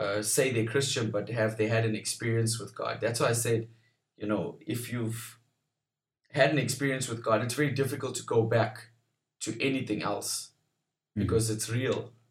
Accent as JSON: {"language": "English", "town": "Durban", "region": "KwaZulu-Natal", "country": "South Africa", "said": "I'm from Durban, South Africa. I'm from a church called Rhema Durban, which is in KZN"}